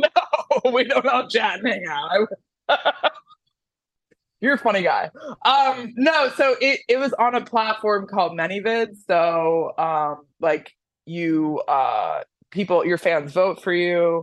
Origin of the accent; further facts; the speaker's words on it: Miami, Florida, United States; I'm from Miami.